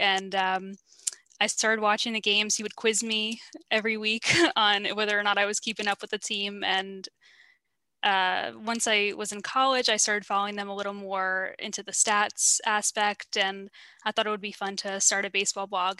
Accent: New York, United States; So I'm from New York originally.

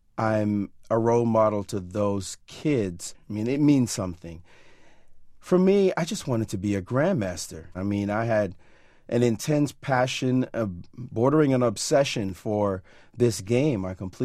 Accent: New York City, New York, United States; growing up in Brownsville, Brooklyn, you'd be hard-pressed to find anyone to play chess against

